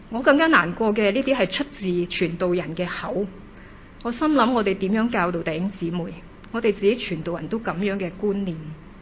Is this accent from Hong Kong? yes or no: yes; Hong Kong; 我求神给我们香港人看到的